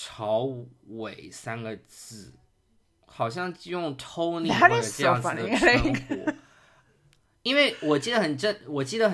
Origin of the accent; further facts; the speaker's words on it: Suzhou, Jiangsu, China; 苏州园林，因为我也是苏州人嘛